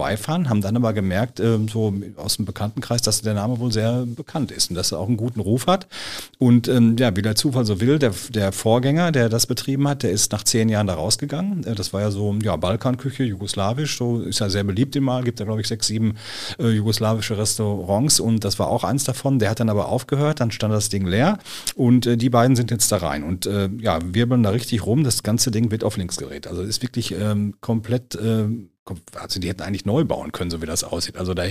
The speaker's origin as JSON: {"language": "German", "town": "Sinsen", "region": "North Rhine-Westphalia", "country": "Germany", "tie": "born or raised there", "said": "also ich bin selber in Sinsen geboren und aufgewachsen, solange ich denken kann, war da immer Gastronomie drin."}